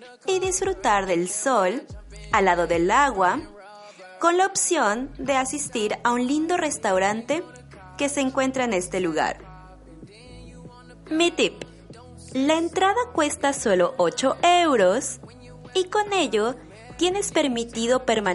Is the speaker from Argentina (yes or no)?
no; Mexico; now in Germany; una mexicana viviendo en Alemania